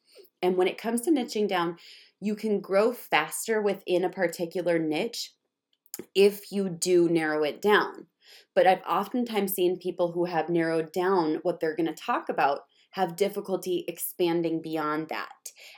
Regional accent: Minnesota, United States; And I say niching down because I'm from Minnesota and that's just how I learned it.

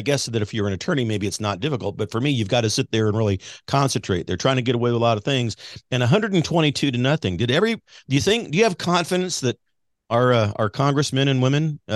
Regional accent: Kansas City, United States; My home geographic area, as many of you know, born and raised in the Kansas City area.

